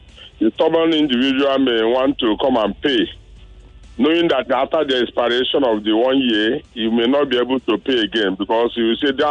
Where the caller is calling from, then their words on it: Ojo, Lagos, Nigeria; calling from Ilufe in Ojo, Lagos.